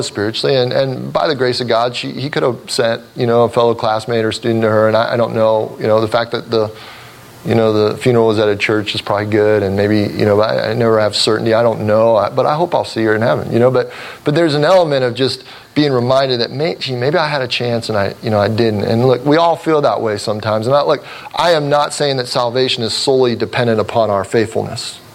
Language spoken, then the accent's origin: English; Cincinnati, Ohio, United States; And Kenyon College is in Ohio, and I was from Cincinnati, Ohio